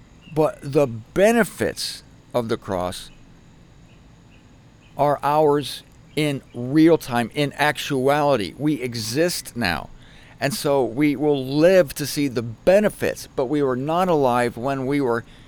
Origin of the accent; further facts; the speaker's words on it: Canton, Ohio, United States; When I was a kid growing up in the Catholic Church, St. Joan of Arc Church in Canton, Ohio, I was called into the office a lot